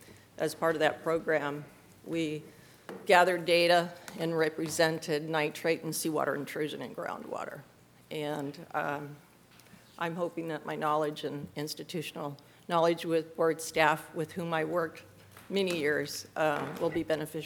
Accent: Salinas, California, United States; I'm from Salinas, California. Lived there for 35 years.

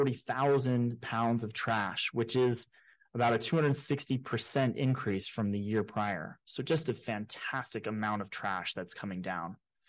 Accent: San Diego, California, United States; growing up in San Diego, surfing here

